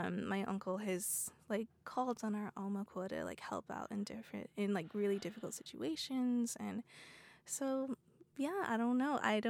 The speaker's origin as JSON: {"language": "English", "region": "Hawaii", "country": "United States", "said": "I'm Native Hawaiian, and I'm from Hawaii."}